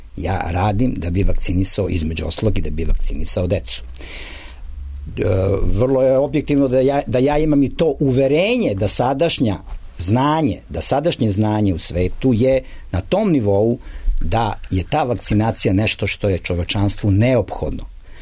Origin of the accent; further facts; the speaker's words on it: Serbia; mi smo Srbi